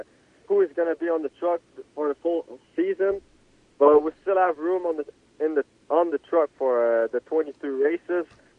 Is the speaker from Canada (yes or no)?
yes; Quebec, Canada; But I'm from Quebec, Canada